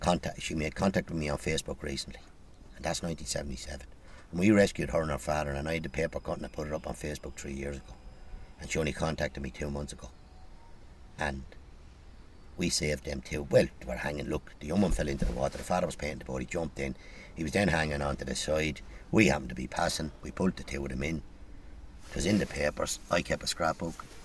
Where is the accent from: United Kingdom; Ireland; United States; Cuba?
Ireland; Waterford, Munster; Like, I'm from Waterford, the River Shore was the dirtiest river I ever dived